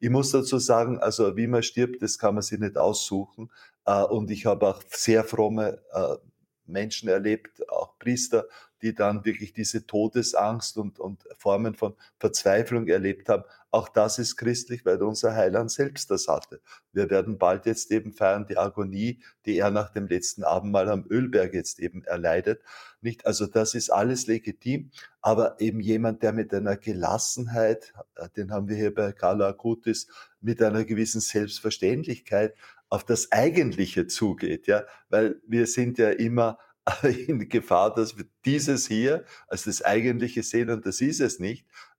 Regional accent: Vienna, Austria; ich bin ein Wiener

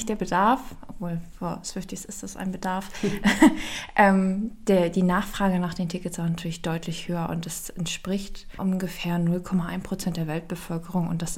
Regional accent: Hamburg area, Germany; der Nähe von Hamburg

